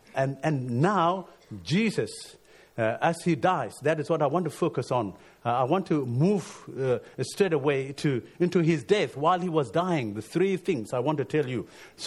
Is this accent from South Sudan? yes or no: yes; South Sudan; When I was growing up in South Sudan